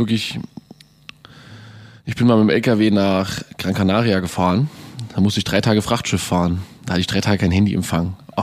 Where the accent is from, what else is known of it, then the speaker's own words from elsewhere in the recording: Radebeul, Saxony, Germany; born there; Ich komme ja auch gebürtig aus Radebeul bei Dresden.